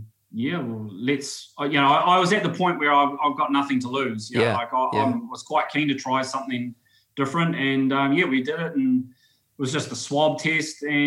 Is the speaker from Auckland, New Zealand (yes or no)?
yes; Waiuku, Auckland, New Zealand; I'm from Waiuku and we've got farmland and home-killed meats